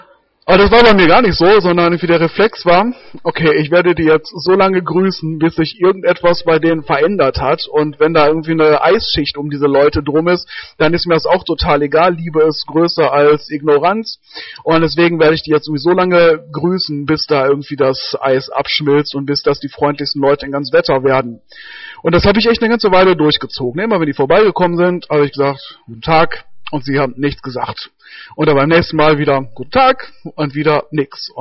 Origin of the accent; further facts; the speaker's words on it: North Rhine-Westphalia, Germany; Und es ist bei uns im Ruhrgebiet, ist es eigentlich ähnlich.